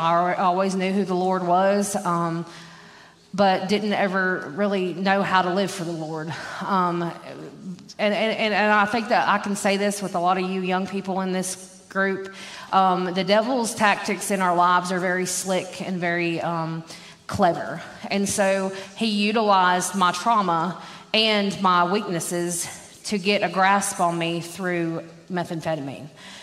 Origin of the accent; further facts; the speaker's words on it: Boone, North Carolina, United States; So I'm local native from Boone. I actually went to Hardin Park right here in my elementary days. Woo woo, Golden Eagles. I'm local, always called this home